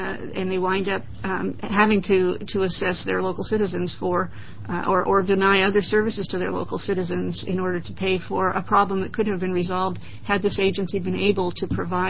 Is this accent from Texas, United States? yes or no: no; Burns, Oregon, United States; also born or lived in Madras; I'm from Madras. I actually was born, spent my childhood years in Burns.